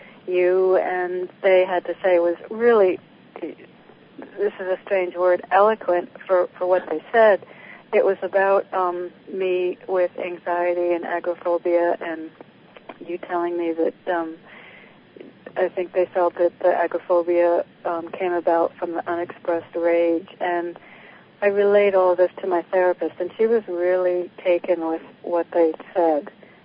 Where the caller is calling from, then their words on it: Connecticut, United States; I'm in Connecticut